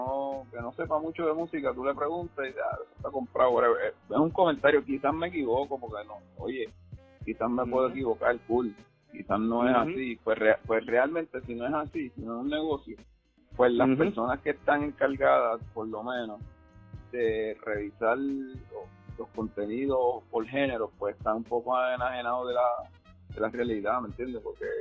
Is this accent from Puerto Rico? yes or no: yes; Puerto Rico; yo soy MC, soy rapero de Puerto Rico